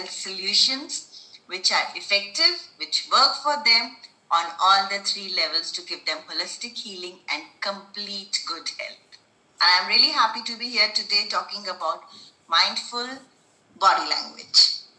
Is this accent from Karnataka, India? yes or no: no; Gurugram, Haryana, India; I'm from Gurgaon, Haryana.